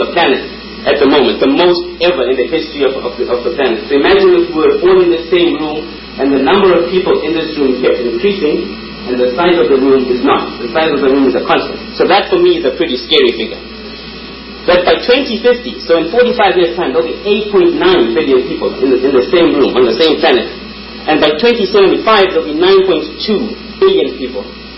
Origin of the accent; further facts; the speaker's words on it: Zimbabwe; That's my first name and my last name. And I'm from Zimbabwe. And my tribes, I'm a mix of different tribes from Southern Africa. My tribe is very important, the Bene tribe, which are descendants of the Zulu and the Swati tribes